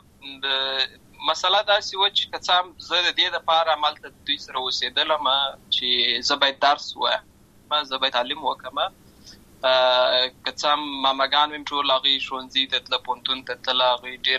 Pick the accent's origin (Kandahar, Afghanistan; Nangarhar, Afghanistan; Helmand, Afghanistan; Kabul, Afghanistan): Helmand, Afghanistan; Lashkar Gah; also born or lived in Uruzgan; زه په اصل کې د ورزغان ولایت یم اما زه په هلمند ولایت د شکرګاه کې پیدا شوی یم